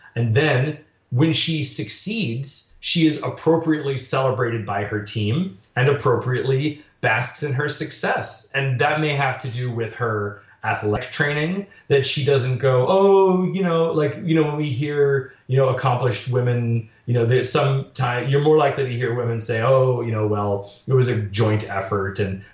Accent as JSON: {"language": "English", "country": "United States", "said": "And, you know, I'm an American, so I'm very provincial and very, you know, narcissistic, and I don't know, you know, a lot about other parts of the world."}